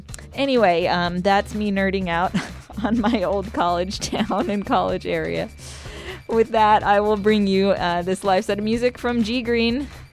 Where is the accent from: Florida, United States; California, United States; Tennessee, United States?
California, United States; also born or lived in Davis / Sacramento; I used to live in the Davis-Sacramento area in California. If you couldn't tell by my accent, I'm actually a California native. I've been living here on the East Coast for 10 years, though